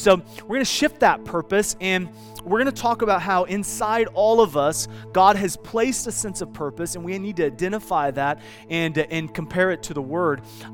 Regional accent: Midwest, United States; I remember growing up in the Midwest, and man, before that first snow, you would see these birds just start flocking

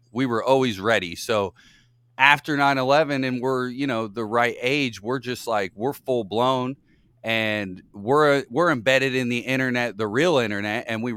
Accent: Indiana, United States; I'm from Indiana. So, you know, Larry Bird was God.

